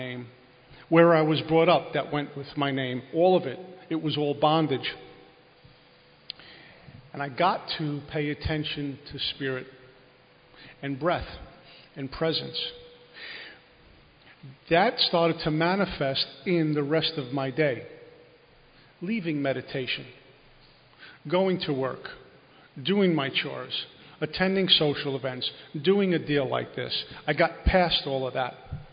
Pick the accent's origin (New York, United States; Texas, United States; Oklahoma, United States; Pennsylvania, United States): New York, United States; Brooklyn; well, I'm from Brooklyn, I come from this type of family, I was brought up this way, we're not sensitive.